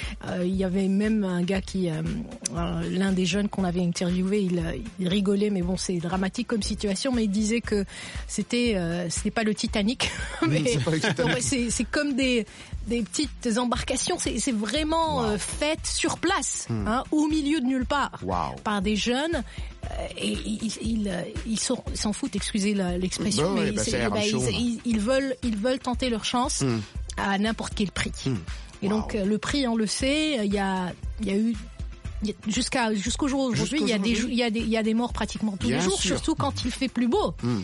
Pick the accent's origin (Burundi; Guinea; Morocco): Morocco; Je suis marocaine, donc je viens du Maroc